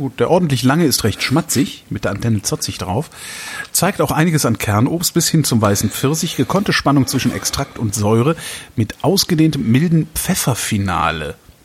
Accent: Cologne, North Rhine-Westphalia, Germany; now in Berlin, Germany; Ich bin halt Kölner, auch wenn ich in Berlin wohne

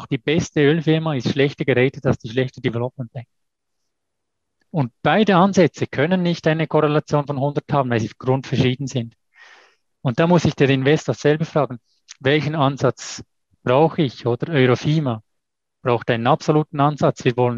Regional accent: Switzerland; als Schweizer oder als Schweizer Unternehmen, wir sind in den Kinderschuhen

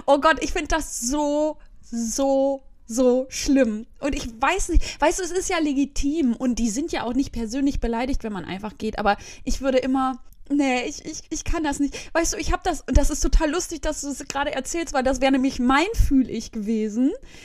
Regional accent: Soest, North Rhine-Westphalia, Germany; weil Soest, das ist ja meine Heimatstadt, die wird ja nirgendwo genannt

